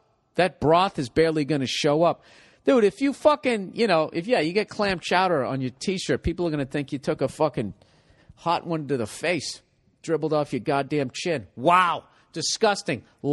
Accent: Massachusetts, United States; That's because I come from Massachusetts and we don't really have any pro shit other than Doug Flutie.

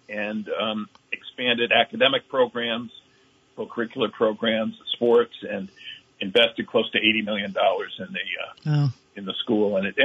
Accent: Vermont, United States; So, you know, I grew up in Rutland County. I mentioned my dad. He was born there in 1919.

